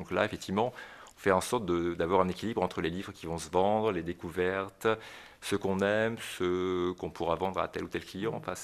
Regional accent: Talence, Nouvelle-Aquitaine, France; Je suis natif de Talence, près de Bordeaux. Bon, j'ai travaillé une vingtaine d'années en région parisienne, dans la Marne également, à Épernay.

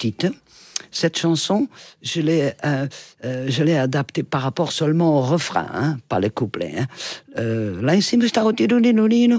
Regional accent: Lisbon, Portugal; Et puis en plus, je viens de Lisbonne, alors.

